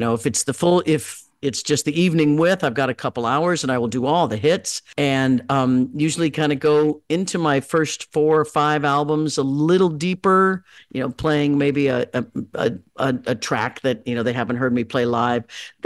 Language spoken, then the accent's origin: English; Kansas, United States; And I grew up in Kansas in the Midwest, and we had like one radio station, and it played everything.